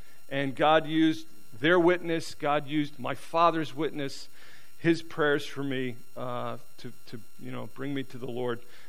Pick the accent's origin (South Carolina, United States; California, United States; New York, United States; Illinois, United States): New York, United States; New York City; I grew up down in New York City. The way I got to upstate New York, to the North Country, was this.